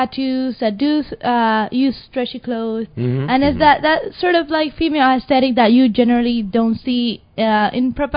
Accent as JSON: {"language": "English", "country": "Puerto Rico", "lives_now": "New York, United States", "said": "I'm originally from Puerto Rico."}